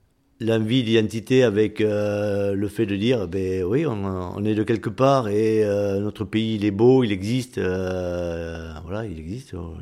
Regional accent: Nouvelle-Aquitaine, France; born there; je suis né en Béarn avec une mère soulotine et un père béarnais. Et qui m'ont scolarisé dans une école à la République où j'ai appris que le français.

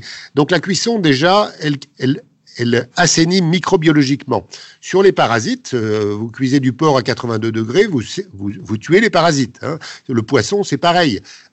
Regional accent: Grand Est, France; je suis alsacien et que l'Alsace est le plus beau pays du monde.

